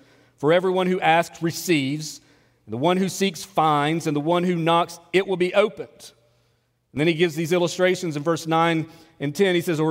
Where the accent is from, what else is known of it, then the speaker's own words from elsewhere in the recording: the South, United States; I grew up in the South, and we used to call them